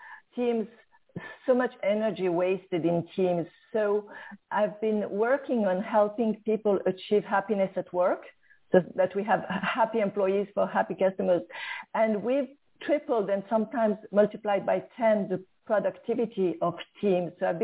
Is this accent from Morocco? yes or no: yes; Morocco; I grew up in Morocco.